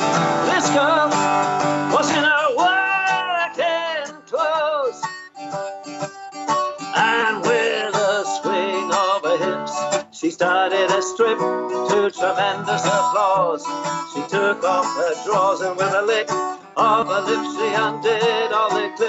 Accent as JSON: {"language": "English", "town": "Wexford", "region": "Leinster", "country": "Ireland", "tie": "born or raised there", "said": "I was brought up in Wexford, and we used to do salmon, at least mackerel fishing from the shore, and a bit of bass fishing when there were still bass in the sea."}